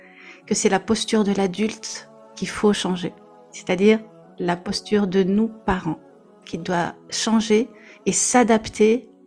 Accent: Montargis, Centre-Val de Loire, France; born there; Ah, en France, je suis née à Montargis.

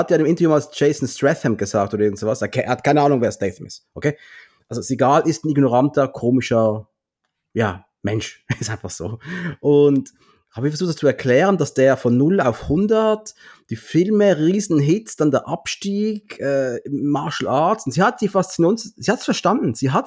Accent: Switzerland; Bin ja Schweizer

